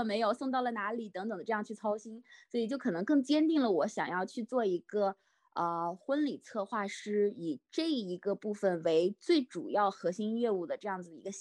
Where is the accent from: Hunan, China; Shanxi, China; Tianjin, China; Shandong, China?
Shanxi, China; Taiyuan; moved away as an adult; also born or lived in Sydney; now in Adelaide, Australia; 国内的话，我的家乡是山西太原，然后在来到澳洲，我的第一站是在悉尼，我在悉尼度过了我的大学时光